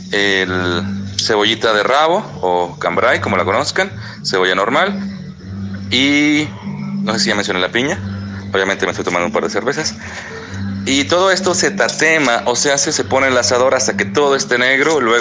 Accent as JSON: {"language": "Spanish", "region": "Durango", "country": "Mexico", "said": "Estoy en el jardín de mi casa, que no es su casa, y soy de Durango"}